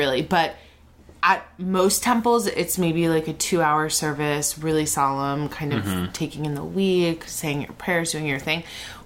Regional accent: Miami, Florida, United States; I knew a ton of Jews in my town who I'm from Miami. It's not a town.

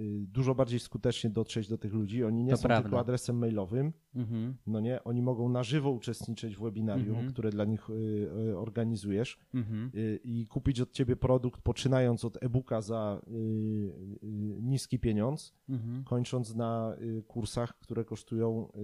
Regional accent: Nowy Sącz, Lesser Poland, Poland; My jesteśmy z Nowego Sącza, on jest ze Starego.

